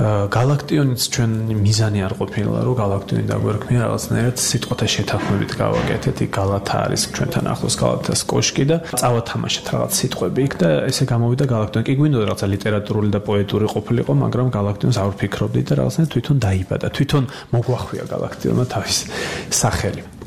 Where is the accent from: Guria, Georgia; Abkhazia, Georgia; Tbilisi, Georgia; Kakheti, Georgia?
Abkhazia, Georgia; moved away; ეს არის აფხაზეთის თემა, ჩემი ბავშვობის თემაა ეს